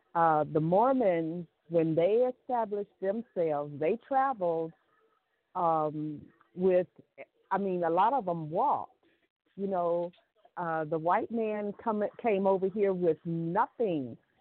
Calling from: Phoenix, Arizona, United States; I'm from Phoenix, Arizona.

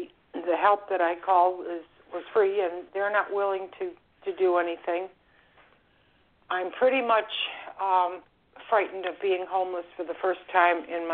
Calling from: Florida, United States; I'm calling from Florida.

